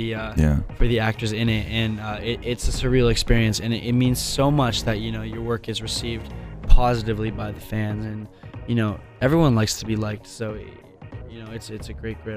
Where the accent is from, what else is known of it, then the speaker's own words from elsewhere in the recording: Vancouver, British Columbia, Canada; Vancouver, Canada.